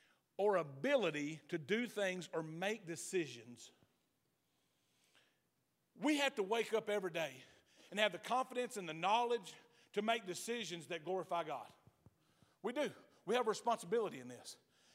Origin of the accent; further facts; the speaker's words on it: Alto, Texas, United States; accent: country; I'm from Alto, Texas. I don't enunciate right. I listened to myself on a recording the other day, and I know I'm very country.